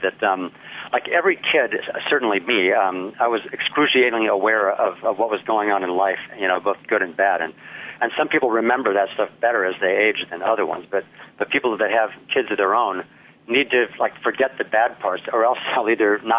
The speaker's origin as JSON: {"language": "English", "town": "Okemos", "region": "Michigan", "country": "United States", "tie": "born or raised there", "said": "I'm an Okemos native. I was actually born in Sparrow Hospital in Lansing, and I grew up in Okemos, went to Central School right down to the end of my street, and then Okemos Junior High, which then became Kinawa Middle School, and then Okemos High"}